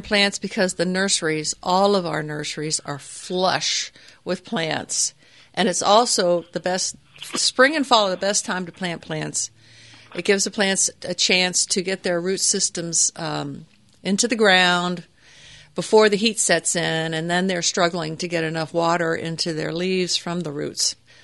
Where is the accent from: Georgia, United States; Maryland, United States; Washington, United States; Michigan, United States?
Maryland, United States; My mom, you know, I come from Maryland. My mom always had a gardenia in the house.